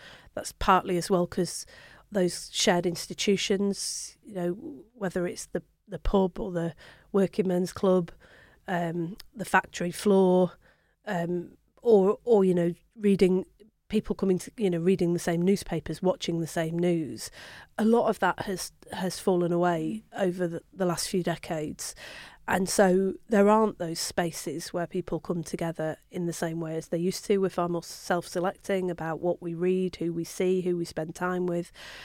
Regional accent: Manchester, North West England, United Kingdom; born there; When I was born in Manchester

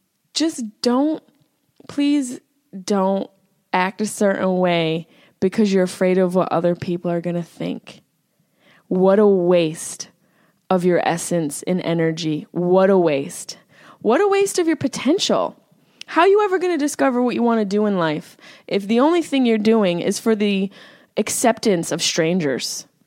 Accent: Syracuse, New York, United States; accent: Syracuse; Yeah, there's my Syracuse accent.

